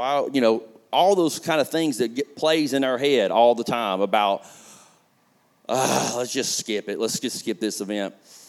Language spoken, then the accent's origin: English; Talladega, Alabama, United States; I'm from Talladega. I'm a soccer player in Talladega. I didn't fit in. my dream was to play sports and get out and use that as a way to get out of Talladega.